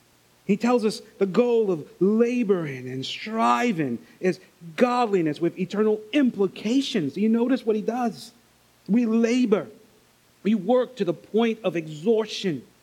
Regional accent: St. Lucia; And you got to understand, I grew up in St. Lucia.

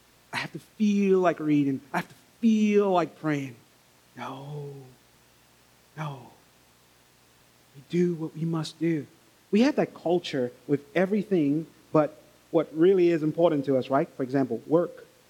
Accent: St. Lucia; And you got to understand, I grew up in St. Lucia.

